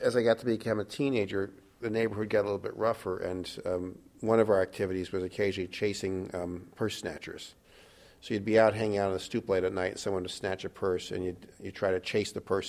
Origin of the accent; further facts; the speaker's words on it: New York, United States; I grew up on the Upper West Side. A lot of different locations between West 95th Street and West 107th Street, between Amsterdam and Broadway.